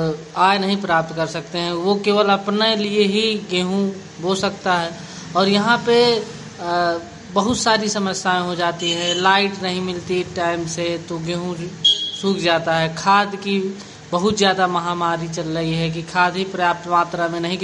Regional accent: Tharri, India; और मैं ग्राम ठर्री से हूं।

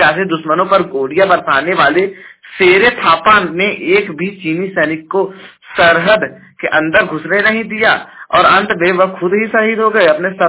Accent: Jaunpur, Uttar Pradesh, India; और मैं उत्तर प्रदेश के जौनपुर जिले का निवासी हूँ।

